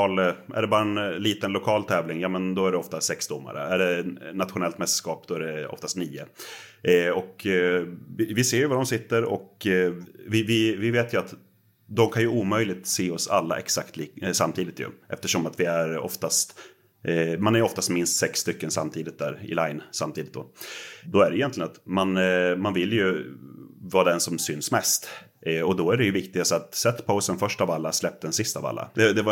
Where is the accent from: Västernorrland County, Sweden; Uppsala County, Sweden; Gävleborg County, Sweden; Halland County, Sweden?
Gävleborg County, Sweden; Gävle; ett annat lag i samma stadsdel i Gävle där jag kommer ifrån